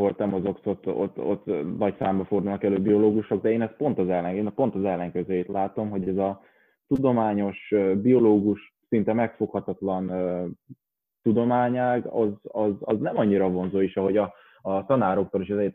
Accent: Gyula, Békés, Hungary; now in Budapest, Hungary; mert én alapvetően Békés megyei vagyok, egy gyulai

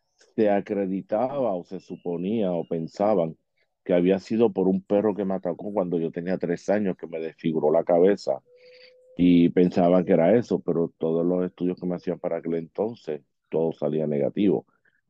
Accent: San Germán, Puerto Rico; Que soy de San Germán, soy instructor de orientación y movilidad.

